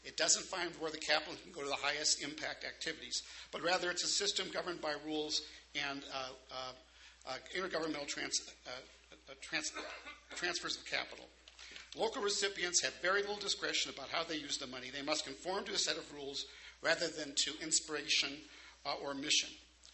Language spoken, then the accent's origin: English; Minnesota, United States; I'm from Minnesota, the land of Paul Wellstone